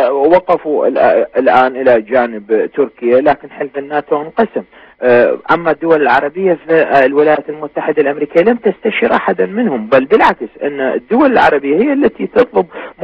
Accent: Iraq; يعني نحن كعراقيين هذه كارثة

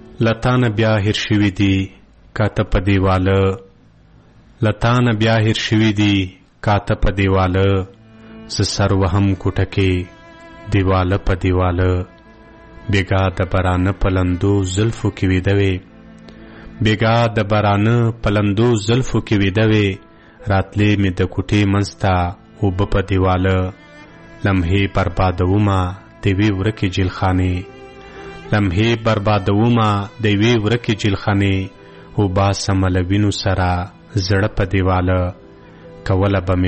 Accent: Khost, Afghanistan; زه د خوست ولایت اوسیدونکی یم. دلته په خوست کې مرکز کې اوسېږم. زه په 1990 کال کې زیږیدلم او د نړۍ ته مې سترګې پرانستې دي.

